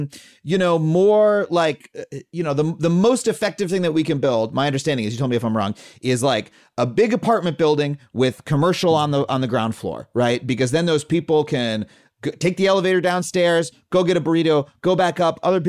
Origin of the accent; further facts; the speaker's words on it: New York, United States; And I grew up on Long Island.